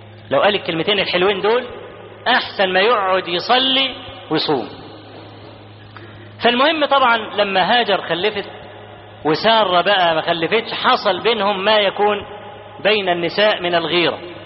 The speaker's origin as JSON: {"language": "Arabic", "country": "Egypt", "said": "وإحنا كمصريين أسد، واخد بالك، أسد في الحاجات دي."}